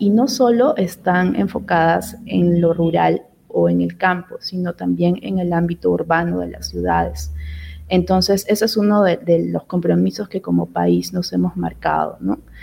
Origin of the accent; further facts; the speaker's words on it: Peru; now in Lima, Peru; mucha gente hemos migrado a Lima, ¿no? Yo no soy de Lima, soy de otra parte del Perú.